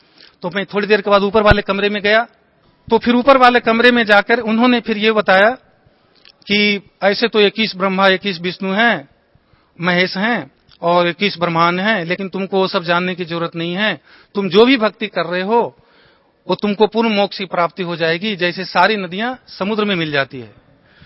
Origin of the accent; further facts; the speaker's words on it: Bihar, India; मैं बिहार स्टेट से बिलोंग करता हूं, और मेरे गांव में जो कोई मरता था व्यक्ति